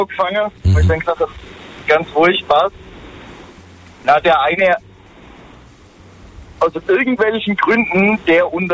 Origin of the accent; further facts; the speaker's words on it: Dalsheim, Rhineland-Palatinate, Germany; Ich komme ja aus Dalsheim. Bei uns gibt's auch so, ja, schon ein Volksfest